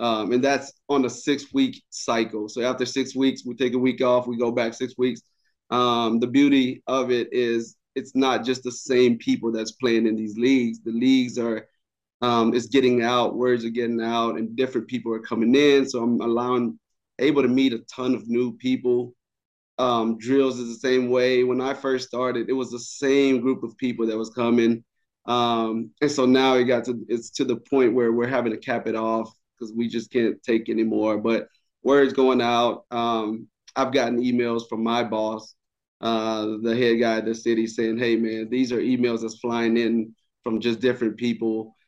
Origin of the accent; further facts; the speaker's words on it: Nashville, Tennessee, United States; I'm from Nashville.